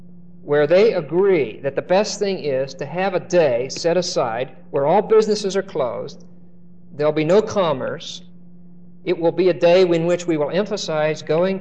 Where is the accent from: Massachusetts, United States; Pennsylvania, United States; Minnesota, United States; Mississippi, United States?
Pennsylvania, United States; I don't know if it's still true in my home state in Pennsylvania, but it was called the Sabbath, and there were laws in Pennsylvania about Sundays and so on. When I was a boy, they had liquor stores in Pennsylvania.